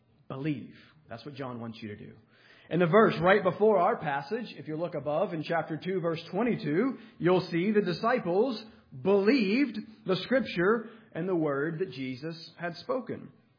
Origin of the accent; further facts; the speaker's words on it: the South, United States; I'm from the South, so sometimes they would call there's the born-agains down there, right?